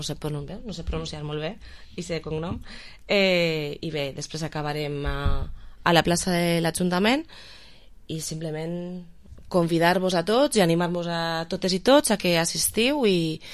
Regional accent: Valencian Community, Spain; Els nostres drets com a valencians en una qüestió com és la llengua no estan plenament assolits.

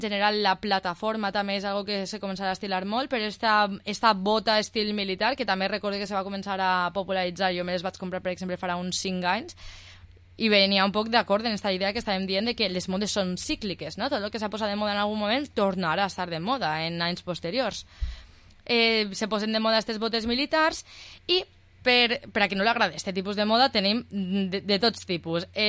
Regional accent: Vila-real, Valencian Community, Spain; per als que som de Vila-real, fins a totes les, tots els Nadals

